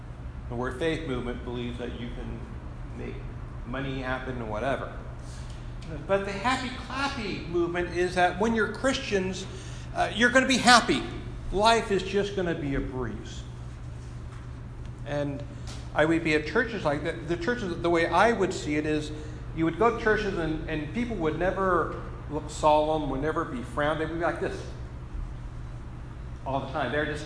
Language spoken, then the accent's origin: English; California, United States; My experience as I grew up in Southern California, and again, I came to the faith in my 20s